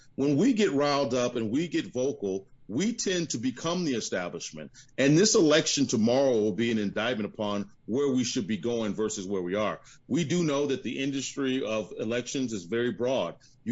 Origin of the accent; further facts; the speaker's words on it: Huntsville, Alabama, United States; I grew up right here in Redstone Arsenal in Huntsville, Alabama.